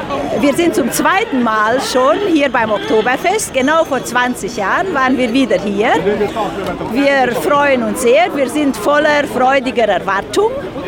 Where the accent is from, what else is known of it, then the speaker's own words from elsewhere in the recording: Agnita, Sibiu County, Romania; now in Germany; Wir kommen aus Agneten, dem Ort Agneten, gegründet 1280.